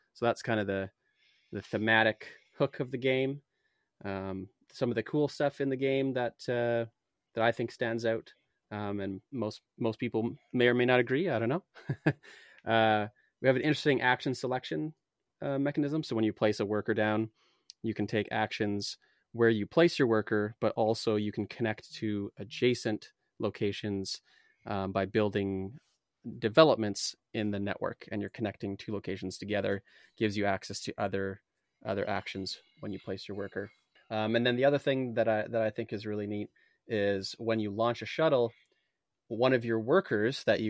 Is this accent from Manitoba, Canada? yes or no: yes; Winnipeg, Manitoba, Canada; I'm a Canadian. So I'm from Winnipeg in Canada.